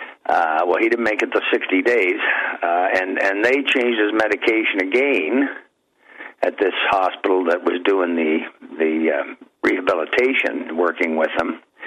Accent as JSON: {"language": "English", "country": "Canada", "said": "I'm from Canada here, but I sure don't like the cold anymore."}